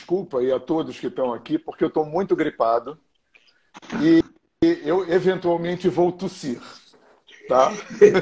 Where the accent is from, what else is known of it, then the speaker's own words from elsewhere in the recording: Rio de Janeiro, Brazil; Eu sou carioca, eu tenho 67 anos, sou aquariano.